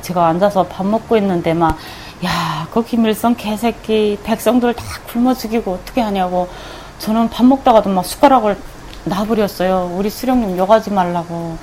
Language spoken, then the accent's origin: Korean; North Korea; moved away; 내가 북한에서 살았을 때는